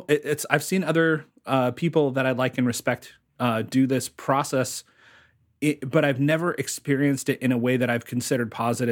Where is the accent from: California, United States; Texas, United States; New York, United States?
Texas, United States; Dallas-Fort Worth; Well, I grew up in Dallas-Fort Worth, and the H.R. Puffin stuff characters were still active.